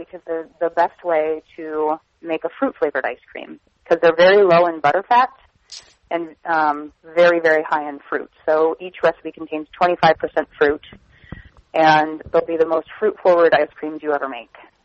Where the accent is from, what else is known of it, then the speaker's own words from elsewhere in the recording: Seattle, Washington, United States; We're both from Seattle.